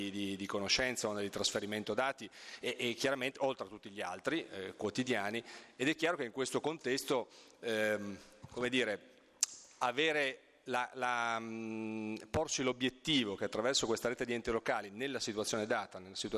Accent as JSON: {"language": "Italian", "town": "Turin", "region": "Piedmont", "country": "Italy", "said": "io sono di Torino, porto l'esperienza torinese"}